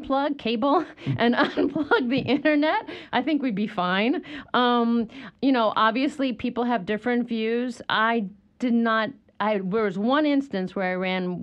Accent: Princeton, New Jersey, United States; also born or lived in Chapel Hill / Charlottesville / Washington, D.C.; because I've lived in Chapel Hill, I've lived in Charlottesville, I grew up in Princeton, New Jersey, and I've lived in Washington, D.C.

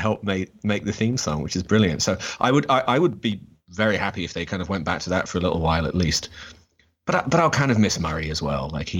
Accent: United Kingdom; Which you would think as a Brit, they just like mail you a DVD

